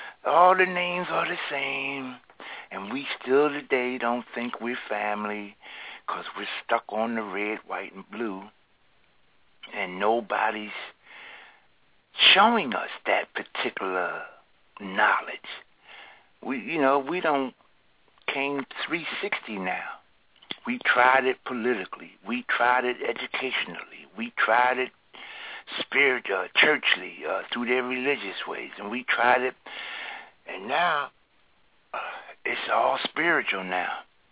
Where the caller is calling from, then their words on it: Philadelphia, Pennsylvania, United States; from Philadelphia, Pennsylvania.